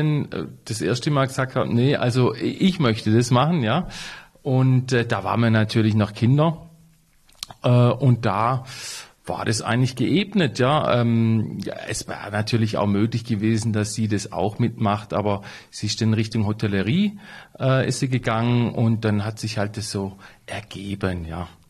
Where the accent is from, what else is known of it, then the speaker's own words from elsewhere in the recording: Waldhaus, Baden-Württemberg, Germany; Ich bin ja hier aufgewachsen in Waldhaus.